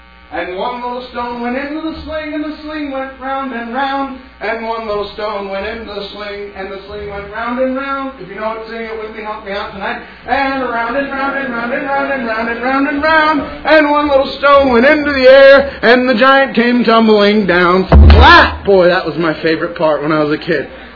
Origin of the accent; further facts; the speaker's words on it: West Coast, United States; And I grew up on the West Coast.